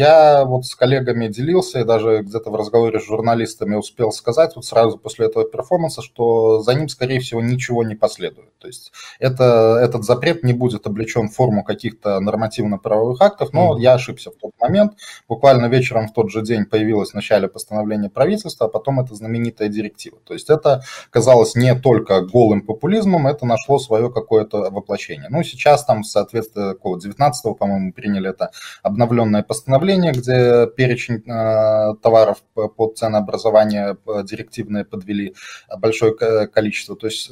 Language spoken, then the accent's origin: Russian; Kazakhstan; поскольку мы сами, казахи, я имею в виду, боимся, например, попасть под санкции.